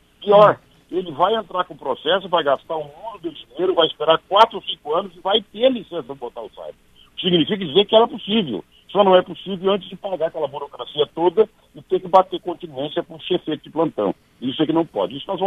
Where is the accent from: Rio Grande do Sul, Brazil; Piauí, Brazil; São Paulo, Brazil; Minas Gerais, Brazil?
Rio Grande do Sul, Brazil; aqui no Rio Grande do Sul, da minha terra, no Bioma Pampa